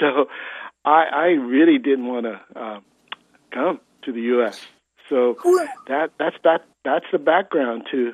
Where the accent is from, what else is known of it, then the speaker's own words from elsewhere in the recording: Los Angeles, California, United States; also born or lived in Gardena / Orange County; And then I grew up in Los Angeles, then moved to Gardena, California, then Orange County. And that's basically my travels.